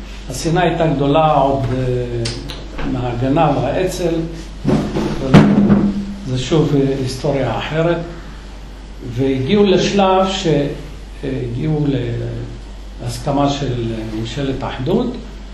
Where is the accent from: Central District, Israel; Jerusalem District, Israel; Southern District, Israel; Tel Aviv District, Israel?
Jerusalem District, Israel; Jerusalem; אמרתי, תשמעי, אני ירושלמי, עוד כמה מטרים אני בבית.